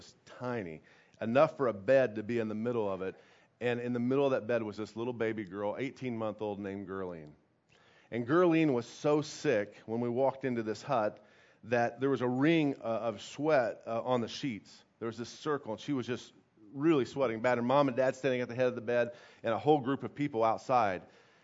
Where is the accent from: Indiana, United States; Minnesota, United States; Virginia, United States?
Indiana, United States; Hope; I grew up in Hope, and it was just good to be back in God's country again.